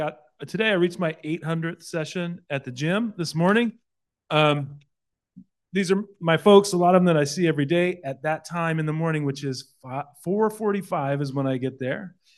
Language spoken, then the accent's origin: English; Castro Valley, California, United States; I'm a born and raised in Castro Valley, current resident on Lawrence Drive.